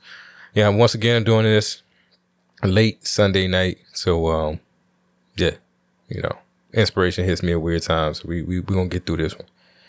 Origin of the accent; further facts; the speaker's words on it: United States; I'm an American dude. Keep it real simple.